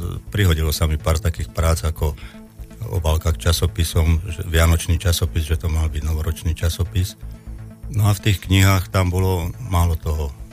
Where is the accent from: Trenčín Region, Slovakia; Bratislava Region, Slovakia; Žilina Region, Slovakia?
Žilina Region, Slovakia; Žilina; tak som Žilinčan